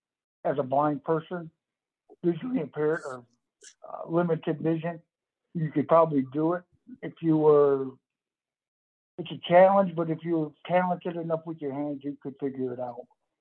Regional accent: Michigan, United States; We were raised on Lake Huron up here in Michigan.

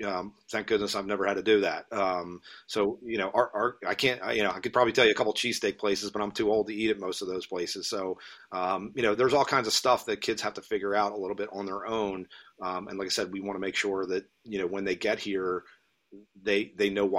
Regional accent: Baltimore, Maryland, United States; I'm from Baltimore. I would love to get, more MIA kids, more Baltimore kids.

